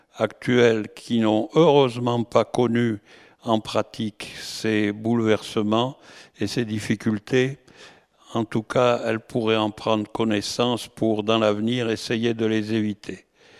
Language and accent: French; Metz, Grand Est, France; born there; also born or lived in Tarbes; je suis né à Metz, et qu'on s'est retrouvé à l'opposé de la France, à Tarbes, dans les Hautes-Pyrénées.